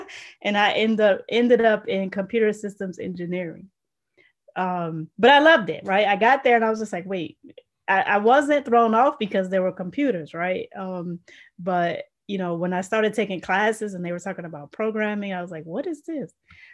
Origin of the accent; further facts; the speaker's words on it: New Jersey, United States; I'm from the generation, I'm from New Jersey. I'm from the generation that played outside.